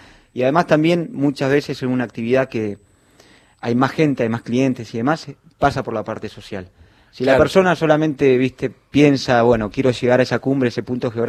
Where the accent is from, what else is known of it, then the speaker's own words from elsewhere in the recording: Argentina; Soy de acá, de Argentina